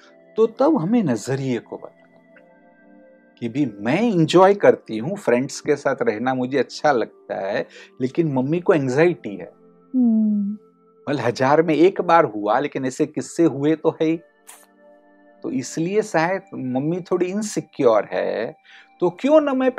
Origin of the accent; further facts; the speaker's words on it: Mumbai, Maharashtra, India; कि जहां मैं गोरेगांव में, बॉम्बे में बड़ा हुआ हूँ, वो इंडस्ट्रियल कॉलोनी कहते थे।